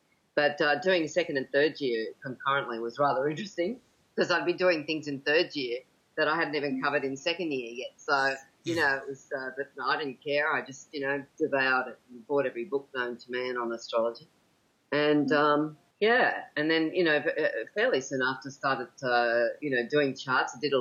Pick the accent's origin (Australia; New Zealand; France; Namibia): Australia; Sydney, New South Wales; I grew up in Australia, grew up in Sydney, moved around a lot of instability, broken family when I was young.